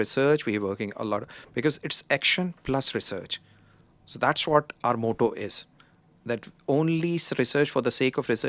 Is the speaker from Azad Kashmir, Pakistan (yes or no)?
no; Karachi, Sindh, Pakistan; born there; English is a second language; moved away; I'm originally from Karachi.